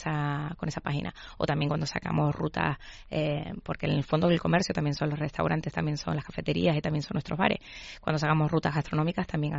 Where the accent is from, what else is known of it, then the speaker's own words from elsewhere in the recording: Canary Islands, Spain; pues que forman parte de nuestra identidad como canarios, ¿no?